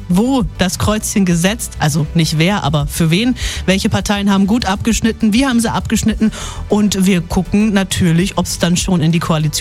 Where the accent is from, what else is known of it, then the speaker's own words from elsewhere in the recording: Bavaria, Germany; ich gehe heute Abend auf den Fasching in Feuchtwangen. Mhm. Das ist in der Nähe von meinem Heimatdorf